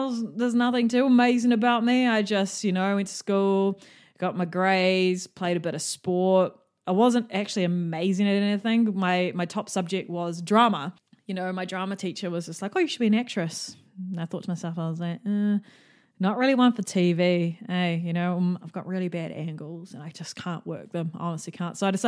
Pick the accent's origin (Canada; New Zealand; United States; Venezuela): New Zealand; Auckland; I'm 28 years old and I do live in New Zealand, Tamaki Makaurau in Auckland. I grew up in South Auckland. Lived in Auckland my whole life with my mom.